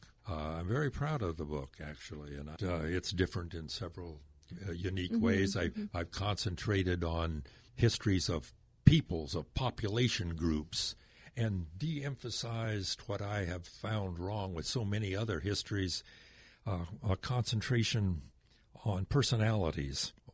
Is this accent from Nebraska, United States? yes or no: yes; Nebraska, United States; I grew up here in Nebraska, and I went to medical school in Nebraska, and I did my residency in a brand new field at the Mayo Clinic.